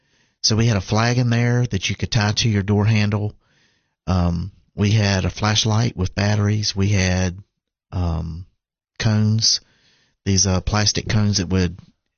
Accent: North Carolina, United States; Yeah, we grew up in North Carolina.

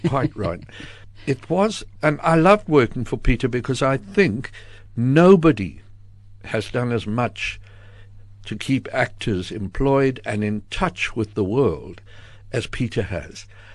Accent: South Africa; And you've got to, as a South African at the bottom of Africa, you've got to keep in touch with how theatre is surviving.

